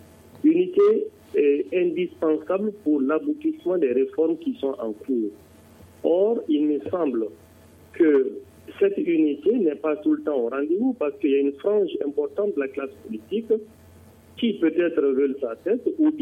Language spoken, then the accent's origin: French; Mali; j'en suis fier en tant que Malien